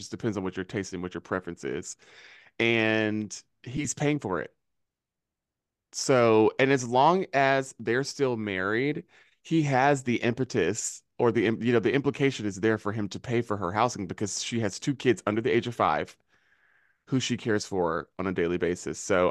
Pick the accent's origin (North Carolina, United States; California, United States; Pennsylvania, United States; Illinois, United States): North Carolina, United States; now in New York, United States; Now, I live in New York State, so I don't know what the tea is, but I'm from North Carolina